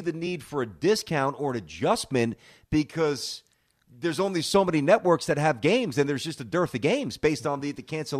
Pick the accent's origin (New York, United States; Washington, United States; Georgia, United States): New York, United States; Something that I've never really watched a lot of growing up in New York. I just wasn't exposed to it.